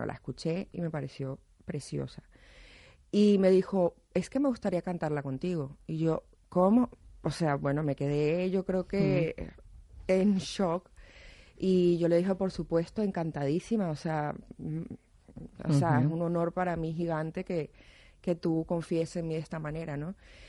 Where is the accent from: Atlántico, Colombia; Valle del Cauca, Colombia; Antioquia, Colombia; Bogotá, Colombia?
Atlántico, Colombia; Barranquilla; Yo soy nacida en Colombia.